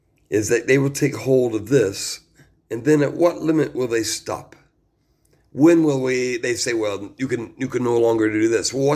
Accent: United States; We are the American people. We the people. That's who we are.

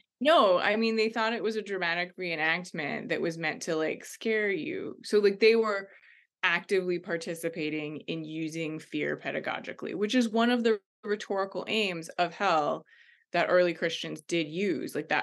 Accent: Ohio, United States; I grew up in Ohio. So, you know, we're the hell house, like we're the like haunted house capital of the United States.

